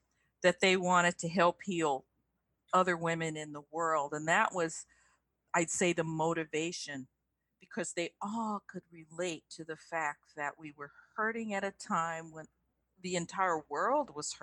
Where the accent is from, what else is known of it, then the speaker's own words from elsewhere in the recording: Riverside, California, United States; Come to think of it, in my hometown of Riverside, California, one of my classmates was, she had a seizure.